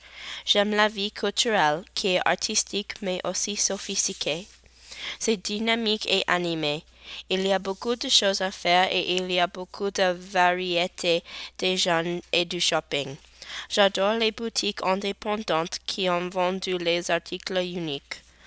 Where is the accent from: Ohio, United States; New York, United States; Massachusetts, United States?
Ohio, United States; Cincinnati; born there; French is a second language; Je suis née à Cincinnati, mais je n'ai pas grandi vraiment dans cette ville. J'ai habité et j'ai voyagé à l'étranger beaucoup.